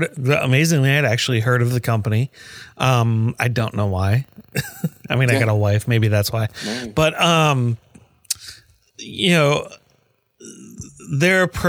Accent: Minnesota, United States; because I grew up in Minnesota

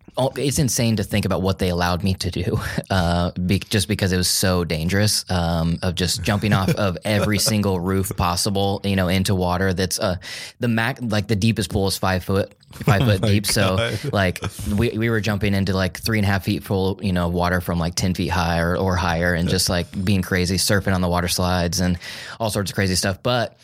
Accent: Enid, Oklahoma, United States; Yeah, I grew up in a small town in Oklahoma. It's called Enid, and it was about 50,000 people. So really small.

